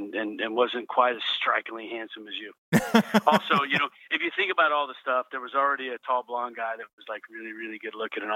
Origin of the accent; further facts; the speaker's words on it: Odessa, Texas, United States; also born or lived in Oklahoma; I'm from Texas. I was born in Texas. I was raised in Oklahoma and Texas back and forth and all that kind of stuff. And grew up in Odessa, Texas.